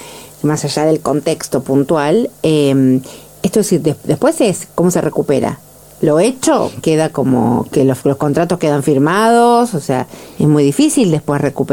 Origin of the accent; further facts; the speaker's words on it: Chascomús, Buenos Aires Province, Argentina; Vengo de Chascomús, ¿no? O sea, digo, como para ponerle territorio a lo que estamos hablando